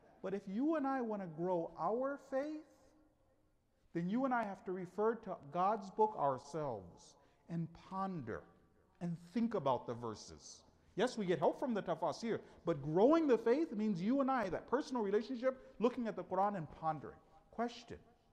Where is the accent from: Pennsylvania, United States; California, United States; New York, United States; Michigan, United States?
Michigan, United States; Dearborn; I'm from Dearborn, so there's a lot of mu'mineen, alhamdulillah, over there in Dearborn. For some individuals, they're not used to someone who's African-American being Muslim or being Shia.